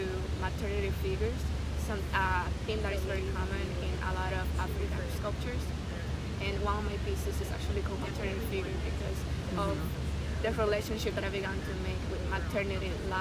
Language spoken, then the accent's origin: English; Dominican Republic; And that was violence that unfortunately I witnessed growing up in Dominican Republic.